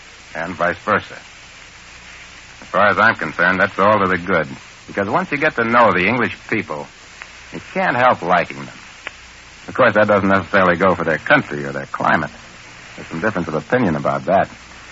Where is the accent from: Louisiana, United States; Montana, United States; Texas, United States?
Texas, United States; Odessa; I come from Texas.